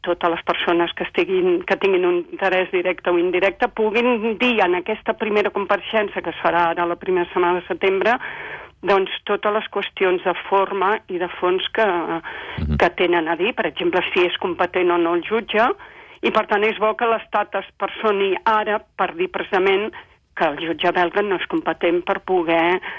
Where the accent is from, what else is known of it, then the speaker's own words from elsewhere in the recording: Catalonia, Spain; jo com a jutge espanyol, jutge catalana, jutge espanyola de l'Audiència de Barcelona